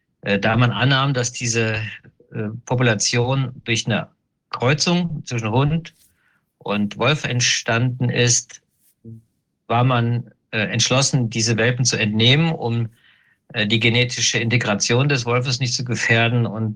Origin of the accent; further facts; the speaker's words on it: Hesse, Germany; Der Hintergrund, das ist meine Heimatregion im hessischen Hinterland, heißt das. Das ist die Region Marburg-Biedenkopf.